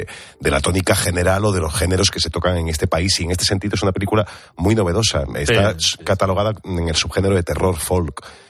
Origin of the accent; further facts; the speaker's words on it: Andalusia, Spain; accent: Andalusian; me tocó trabajar con mi acento, que yo en mi carrera la he desarrollado sin mi acento andaluz. De hecho, además, para mí es muy raro actuar en andaluz.